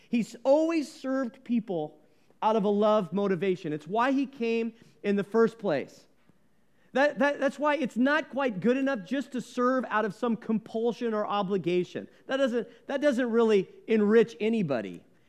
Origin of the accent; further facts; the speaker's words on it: San Francisco, California, United States; I'm from San Francisco, and there's sort of a local lore legend of a guy actually in the 1800s